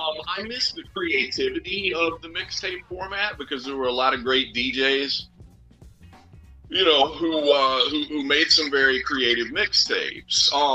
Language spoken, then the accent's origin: English; Tennessee, United States; especially growing up in Tennessee where there wasn't, at the time when I was a teenager, you know, there wasn't a vibrant hip-hop scene